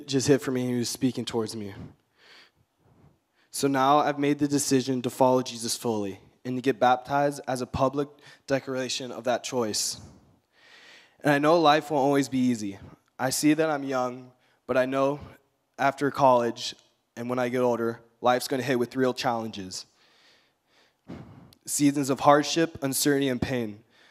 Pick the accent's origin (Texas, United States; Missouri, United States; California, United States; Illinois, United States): California, United States; now in Santa Barbara, United States; I'm from Orange County, but I'm a sophomore here Westmont College in Santa Barbara. I grew up in a Christian household, occasionally going to church.